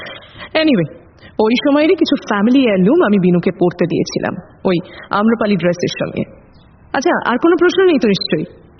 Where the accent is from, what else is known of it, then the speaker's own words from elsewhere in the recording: West Bengal, India; now in Chicago, United States; আমার দেশের বাড়ি তো নদিয়ায়, কলকাতায় একটা ফ্ল্যাট রাখতে হয় তাই এটা কিনে রেখেছি। মুম্বাই আর বেঙ্গালুরুতেও একটা করে আছে।